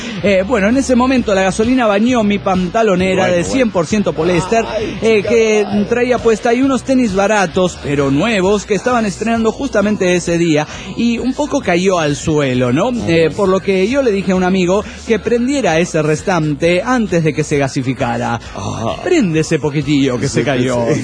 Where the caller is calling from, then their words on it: Chihuahua, Mexico; de Chihuahua.